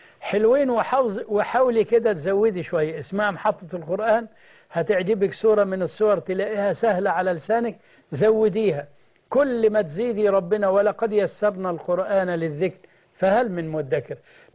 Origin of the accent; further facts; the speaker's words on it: Egypt; وإحنا عندنا في مصر بنبقى حريصين جدا إن إحنا ما نزعلش الأم